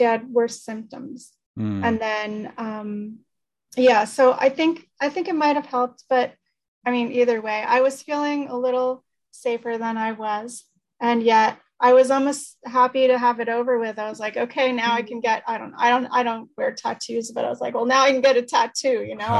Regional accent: New York, United States; I don't know whether I grew up in New York. I grew up along the west side of the Hudson River.

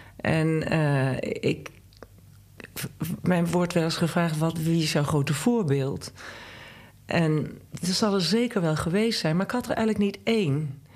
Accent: Eindhoven, North Brabant, Netherlands; En dat is eigenlijk ook wel wat wij hier in Brabant hebben. Ik kom dus uit Eindhoven. En dat is nog niet echt een stad die je zo vreselijk inspireert. Het is geen mooie stad.

